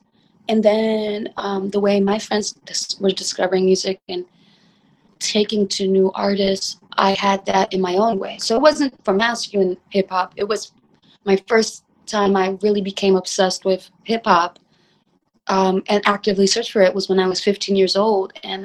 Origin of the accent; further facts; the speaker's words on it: Harlem, New York, United States; cause I'm from Harlem and that's what everybody listened